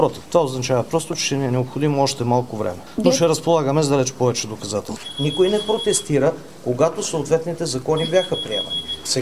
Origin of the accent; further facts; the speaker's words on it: Plovdiv, Plovdiv Province, Bulgaria; не защото съм от Пловдив, но Пловдив е един толерантен град